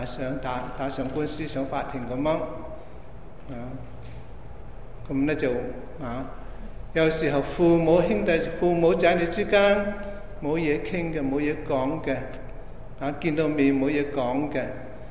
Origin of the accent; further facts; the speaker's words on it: China; 我们其实我们中国人所讲